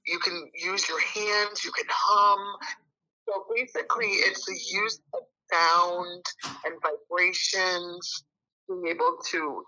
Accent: New Orleans, Louisiana, United States; But I'm a woman of color, so, and I'm specifically from New Orleans

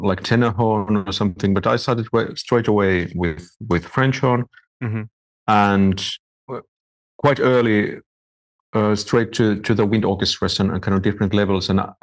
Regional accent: Kokkola, Central Ostrobothnia, Finland; in my hometown in Kokkola, there's a very good and famous string orchestra

